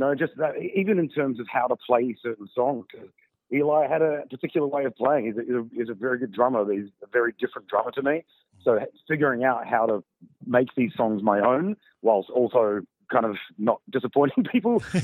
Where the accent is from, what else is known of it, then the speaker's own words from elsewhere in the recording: New South Wales, Australia; born there; And I was born in New South Wales, so like just up from Sydney.